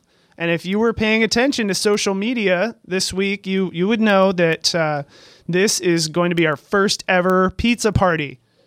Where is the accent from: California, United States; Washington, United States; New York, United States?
Washington, United States; Seattle; not where I grew up in Seattle, where it's kind of like pizza is just this thing